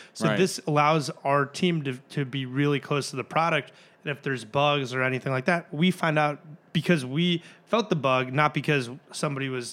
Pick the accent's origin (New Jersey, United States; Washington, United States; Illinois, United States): Illinois, United States; Chicago; In my case, I grew up in Chicago. I'm a huge Chicago Blackhawks fan.